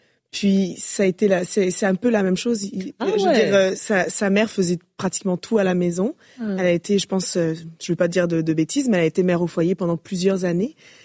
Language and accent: French; France; born there; je suis née quand même en France. J'ai un peu la double culture quand même avec mon père qui est ivoirien